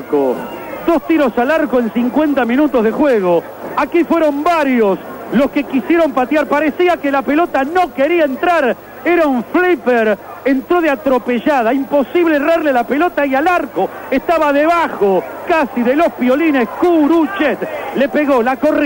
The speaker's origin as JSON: {"language": "Spanish", "country": "Argentina", "said": "permítame como ciudadano argentino seguir sin creer en la justicia."}